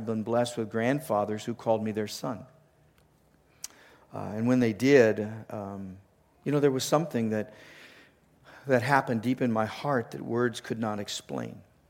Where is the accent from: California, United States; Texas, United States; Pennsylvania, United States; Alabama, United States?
California, United States; Los Angeles; also born or lived in Portland; But I grew up in the Los Angeles area. I lived in the Portland area for so long, and when it was time for us to start a family, we really felt that we wanted to get out of the big city.